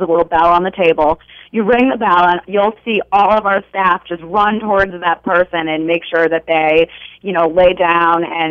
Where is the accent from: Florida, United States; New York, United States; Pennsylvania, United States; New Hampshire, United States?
New Hampshire, United States; I'm originally from New Hampshire, so I'm a New England girl, Red Sox fan, love my Boston sports teams.